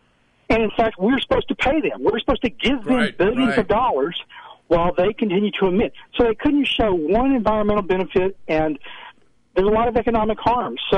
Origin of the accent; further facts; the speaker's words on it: Texas, United States; or my home state of Texas.